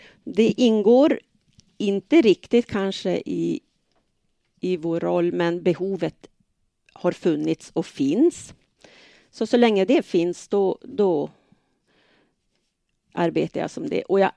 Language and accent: Swedish; Lapland, Sweden; now in Örnsköldsvik, Sweden; Ursprungligen så kommer jag från Lappland och har bott i Örnsköldsvik nu i drygt 30 år. Härifrån flyttar jag aldrig.